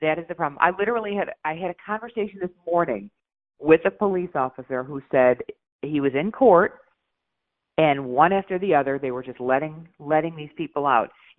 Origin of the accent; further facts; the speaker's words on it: Chicago, Illinois, United States; I love Chicago. I love this city. This is my hometown.